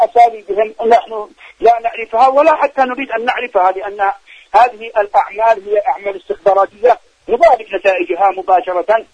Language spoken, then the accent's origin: Arabic; Yemen; أن يقفوا معنا كيمنيين، هذا لا خلاف فيه